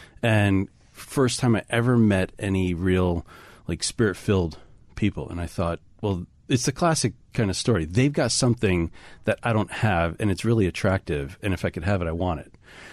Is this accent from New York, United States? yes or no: no; Trumbull, Connecticut, United States; also born or lived in Fairfield; First in Fairfield, then Trumbull.